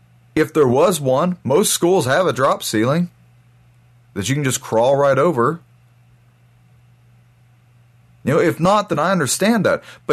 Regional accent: Texas, United States; I don't want to believe my officers did that, because as a Texan, those officers are mine.

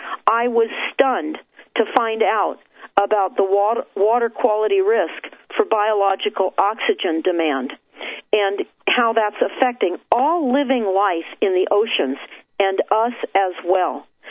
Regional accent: Malibu, California, United States; also born or lived in Santa Monica; Now, I grew up and I lived in Santa Monica, and I grew up in Malibu.

